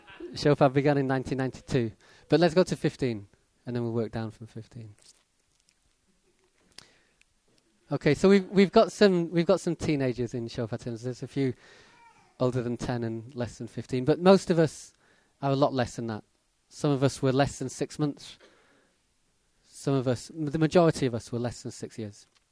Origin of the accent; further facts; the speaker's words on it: Wales, United Kingdom; born there; I was born in Wales.